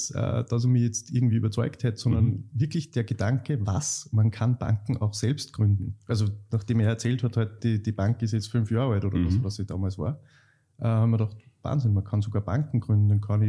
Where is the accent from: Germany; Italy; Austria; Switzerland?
Austria; Linz, Upper Austria; ich bin damals dauernd zu Meetups nach Wien, ich bin aus Linz, nach Wien zu Meetups gefahren